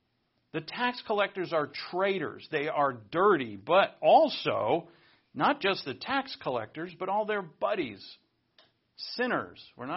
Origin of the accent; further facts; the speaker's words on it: Providence, Rhode Island, United States; I'm Irish Catholic. We grew up Irish Catholic. And in Providence, Rhode Island, where I grew up, there were basically the two ethnic groups that were in the vicinity of where I was were Italians and Irish.